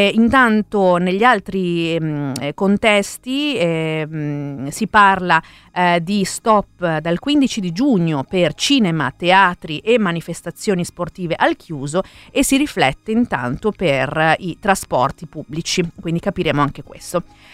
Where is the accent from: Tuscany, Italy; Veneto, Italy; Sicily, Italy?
Veneto, Italy; Verona; sapete che sono veronese